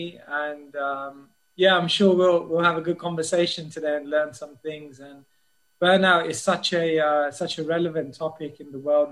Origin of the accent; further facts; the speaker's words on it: Wembley, London, United Kingdom; I grew up in Northwest London in Wembley, near Wembley Stadium.